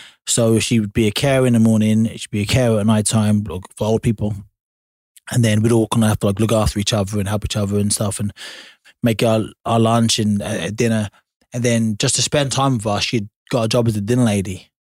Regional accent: Lowestoft, East of England, United Kingdom; I grew up in Lowestoft, one of the most whitest, like underprivileged places in the country, poorest people in the country, like you know, ignored places in the country.

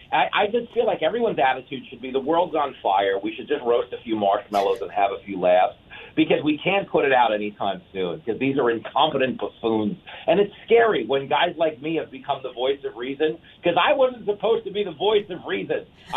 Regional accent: United States; And I'm not saying that as a Republican. Like, I'm saying that as an American.

